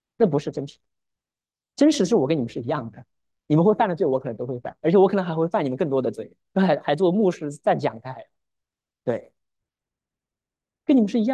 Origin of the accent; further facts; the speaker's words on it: China; 但是我们中国人传的就是不要不要不要